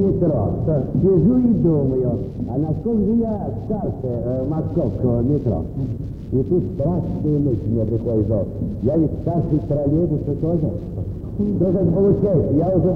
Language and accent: Russian; Moscow, Russia; А я ведь старый москвич.